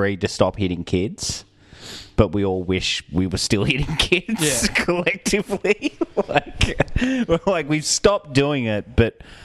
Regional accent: Taree, New South Wales, Australia; It's probably the side the effect of growing up in Taree as well.

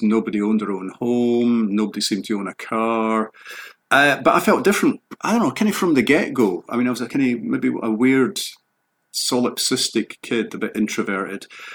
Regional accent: Cardenden, Scotland, United Kingdom; it was a very small community, mostly a coal mining community. The town hadn't really existed. C- Cardenden hadn't really existed until coal came along in the early 20th century.

